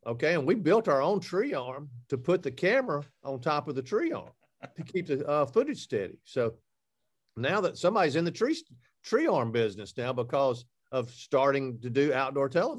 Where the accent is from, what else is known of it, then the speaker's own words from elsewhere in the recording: Alabama, United States; And people, you know, I'm from Alabama. We're hunting 35 foot up in the tree and these deer still look up.